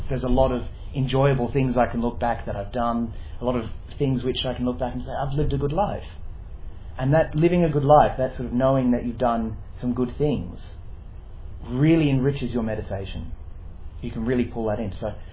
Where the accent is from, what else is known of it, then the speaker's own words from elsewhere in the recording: Kalamunda, Western Australia, Australia; Well, I'm local. I come from Kalamunda. Mm. So not from a long way away.